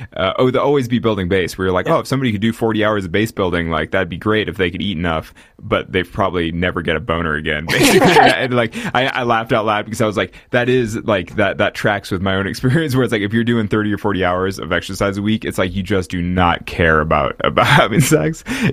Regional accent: Sacramento, California, United States; I ran the CIM in like 2009 because I'm from Sacramento.

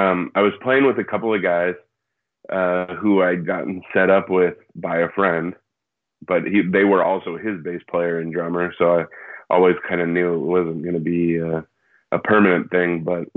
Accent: Sacramento, California, United States; also born or lived in Santa Rosa; Yeah, I was born in Santa Rosa, California, which is about 40 minutes north of San Francisco. And then I moved. Or my folks and I, like, we moved when I was about 11 years old to Sacramento, which is about 2 hours east of San Francisco

